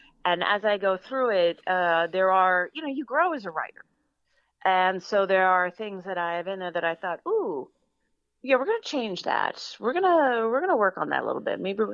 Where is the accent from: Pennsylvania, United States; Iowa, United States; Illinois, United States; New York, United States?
Pennsylvania, United States; Mountaintop; well, fun fact, in my own development where I grew up in Mountaintop, it's called Walden Park, there is a very old stone house